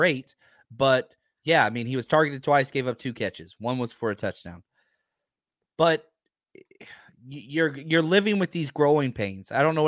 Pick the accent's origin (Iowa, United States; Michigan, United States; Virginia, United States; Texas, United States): Texas, United States; now in Los Angeles, United States; You know, I'm from Texas. Well done is the worst two words in the English dictionary.